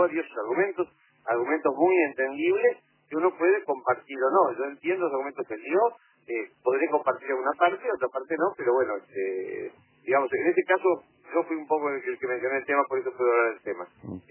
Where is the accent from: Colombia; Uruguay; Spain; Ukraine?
Uruguay; Entonces a mí como uruguayo me deja muy triste escuchar